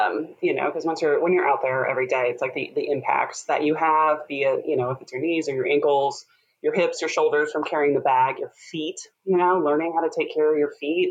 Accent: Minnesota, United States; also born or lived in Illinois, United States; now in Portland, United States; Well, I am a Midwesterner at heart. I grew up in the Midwest, Minnesota and Illinois. So all my family, my roots are there, but I moved out to Oregon moved west, I guess, in like 2005

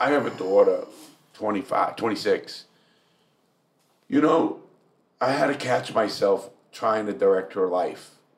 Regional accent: Northeast, United States; You know, we grew up in the Northeast, so you know what that fucking life is like.

